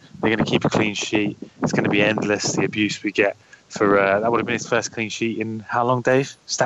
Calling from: Wembley, London, United Kingdom; Yeah, I'm dialing in from Wembley, lads.

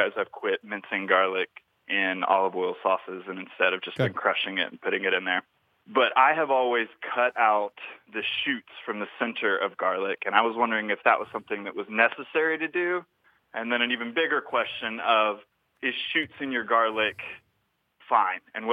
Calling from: Nashville, Tennessee, United States; I'm calling from Nashville, Tennessee.

